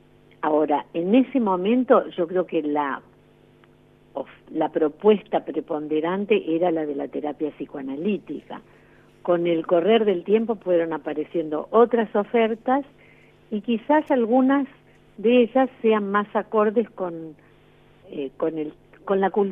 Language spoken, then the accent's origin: Spanish; Argentina; yo soy argentina